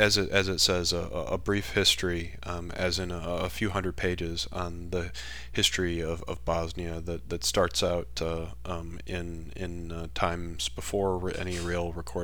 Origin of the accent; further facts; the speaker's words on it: United States; as an American